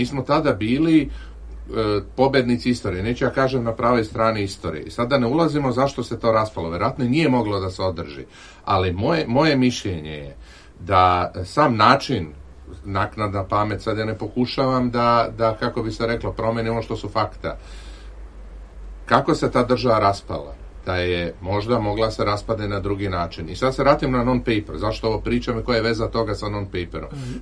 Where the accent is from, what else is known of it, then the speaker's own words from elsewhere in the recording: Serbia; Ja ovo govorim kao, ako hoćete, kao Srbin.